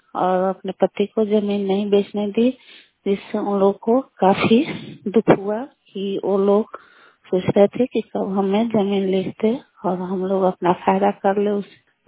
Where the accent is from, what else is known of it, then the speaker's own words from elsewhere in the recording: Bihar, India; मैं नटारा पंचायत की निवासी हूँ। मैं एक गरीब परिवार के सदस्य हूँ और मैं जीविका से जुड़ी हुई हूँ।